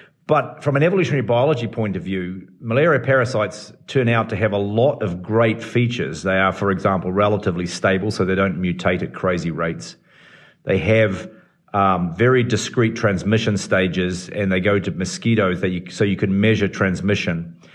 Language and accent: English; New Zealand; moved away as an adult; as you can tell from my accent, I come from New Zealand, and so I spent all of my life up until I went to do my PhD in New Zealand.